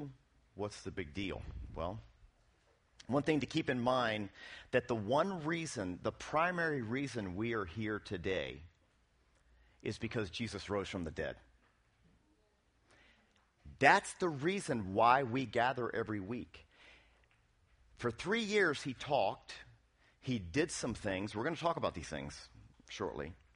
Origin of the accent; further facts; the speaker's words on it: Centerville, United States; I am from Centerville.